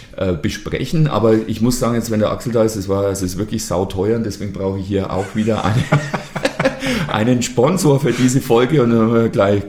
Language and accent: German; Selb, Bavaria, Germany; Ja, also bei uns in Selb gab es ja halt das Geschäft und das Kaufhaus, wo man Platten kaufen konnte und hier Aldi.